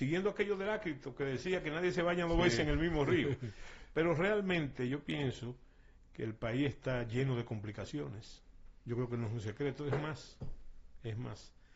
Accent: Dominican Republic; Yo soy muy dominicano

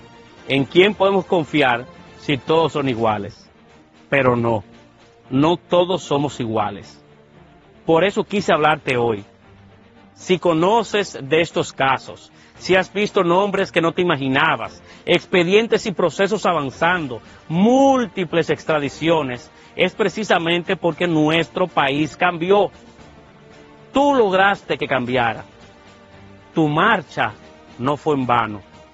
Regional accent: Dominican Republic; como dominicano, como servidor público, como presidente de un partido político

